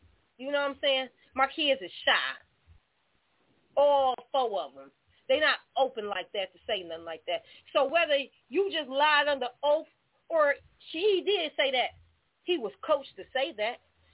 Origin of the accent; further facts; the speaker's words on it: Indiana, United States; now in Michigan, United States; like I said, I'm from Indiana. But I've been in Michigan for a minute now, 7 years